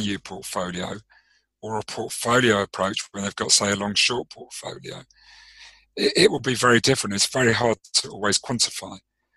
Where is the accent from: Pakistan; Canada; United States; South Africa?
South Africa; I suppose you're a cricket guy like me. Yes. Being South African, yep.